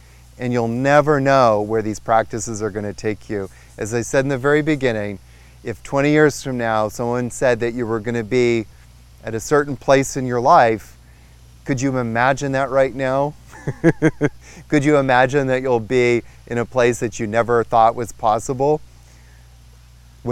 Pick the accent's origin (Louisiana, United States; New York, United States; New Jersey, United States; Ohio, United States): New York, United States; I'm from New York, and everybody in New York is always like, what's in it for me?